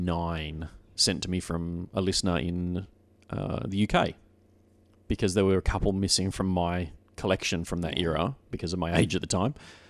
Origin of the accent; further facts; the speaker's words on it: Australia; And then as an Aussie, you go and have a look at the price.